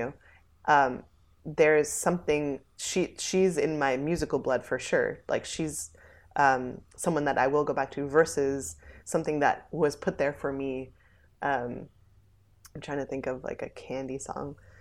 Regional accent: New Jersey, United States; born there; I was born in Jersey.

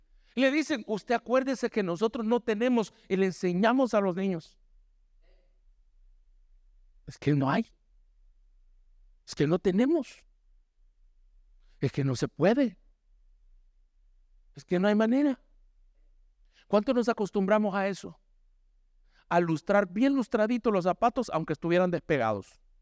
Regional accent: El Salvador; Entonces decimos, no, es que así somos los salvadoreños.

